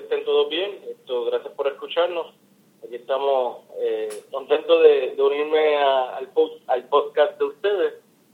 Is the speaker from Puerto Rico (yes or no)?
yes; Bayamón, Puerto Rico; Porque mi abuela es de Bayamón. Me crié en Bayamón cuando mi madre no me podía cuidar. Pues iba a Bayamón